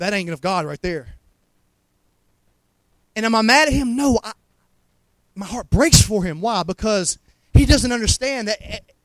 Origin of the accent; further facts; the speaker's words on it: Montgomery, Alabama, United States; Listen, I'm from Montgomery, and when I went out west, they thought I was country. And they were like, you have such an accent.